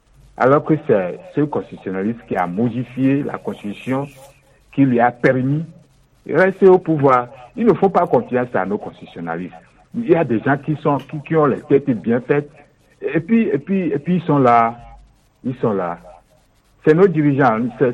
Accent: Togo; je suis au Togo, je suis togolais

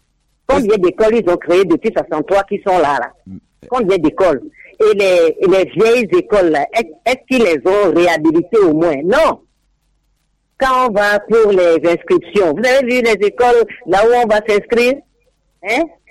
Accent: Togo; Jusqu'à 12 chez nous au Togo ici.

